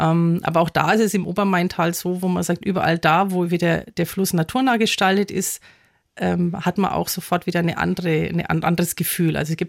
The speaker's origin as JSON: {"language": "German", "town": "Hirschaid", "region": "Bavaria", "country": "Germany", "tie": "born or raised there", "lives_now": "Kemmern, Germany", "said": "Ich bin in Hirscheid aufgewachsen, wohne jetzt in Kämmern am Main."}